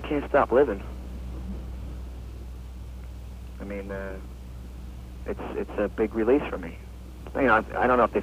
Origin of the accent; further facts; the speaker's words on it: Hicksville, New York, United States; Well, I come from a town called Hicksville, and the people in New York City used to laugh.